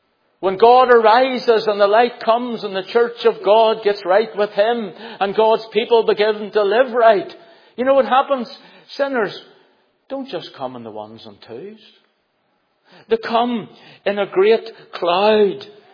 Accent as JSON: {"language": "English", "town": "Belfast", "region": "Northern Ireland", "country": "United Kingdom", "tie": "born or raised there", "said": "I was brought up in Belfast, used to see, was it 20, 30,000 in the 60s when I was young, shipyard men coming home."}